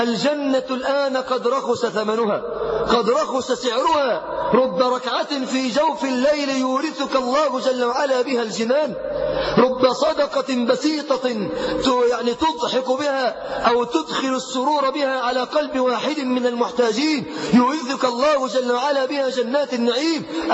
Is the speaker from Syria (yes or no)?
no; Mansoura, Dakahlia, Egypt; احنا عندنا في المنصورة